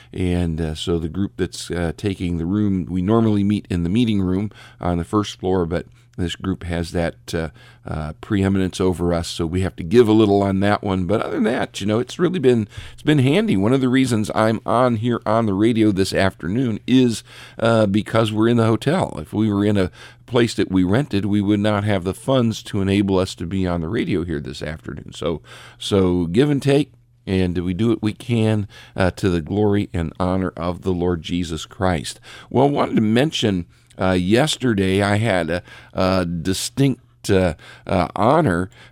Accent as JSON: {"language": "English", "town": "Richfield", "country": "United States", "tie": "born or raised there", "said": "just down the street from where I grew up in Richfield"}